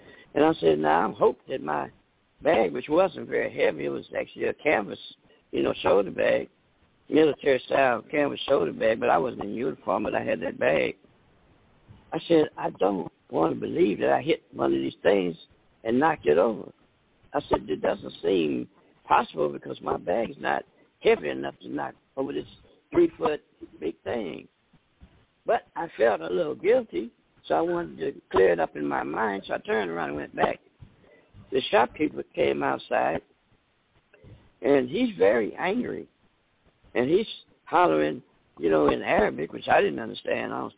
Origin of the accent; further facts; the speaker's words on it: Tuskegee, Alabama, United States; When I was a boy, growing up in Tuskegee, we had a boy named Daniel Anderson.